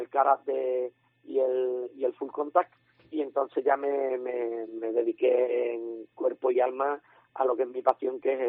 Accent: Cádiz, Andalusia, Spain; born there; also born or lived in San Fernando; yo nací en Cádiz, yo he estado viviendo en San Fernando muchísimos años. Cierto es que hace 6 años ya va a ser que me fui a vivir a Chiclana

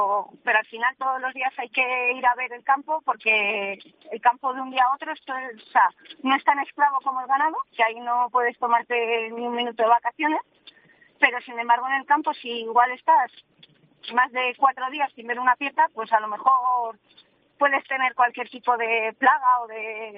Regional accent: Barásoain, Navarre, Spain; tenemos una escuela en el propio pueblo en el que soy, de Barasvain.

